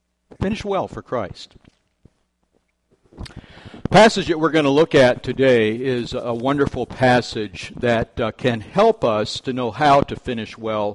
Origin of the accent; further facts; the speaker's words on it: Pensacola, Florida, United States; the church I grew up in, I'm from Pensacola, Florida, we had one of those big wooden pulpits.